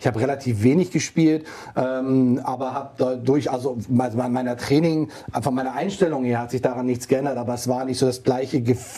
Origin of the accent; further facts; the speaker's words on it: Berlin, Germany; ich komme aus Berlin